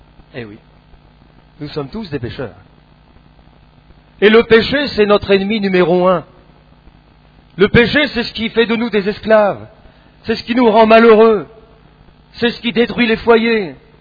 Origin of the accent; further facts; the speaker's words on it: Rouen, Normandy, France; Alors que j'arrivais sur Rouen, parce que je suis natif de Rouen